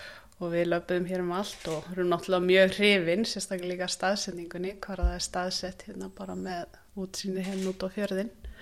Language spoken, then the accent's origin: Icelandic; Kollsvík, Westfjords, Iceland; Já, ég fættu uppalins sem sagt hérna við þetta vera Patrísfjörð í Kollsvík og hérna og bjóð þar þannig til að ég þurfti að fara sækja mér framhaldsskólanum menntun í Reykjavík.